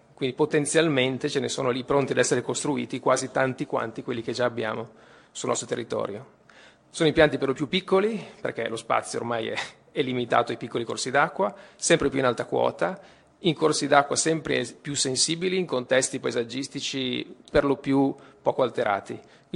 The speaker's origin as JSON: {"language": "Italian", "region": "Veneto", "country": "Italy", "said": "Io vengo dal Veneto"}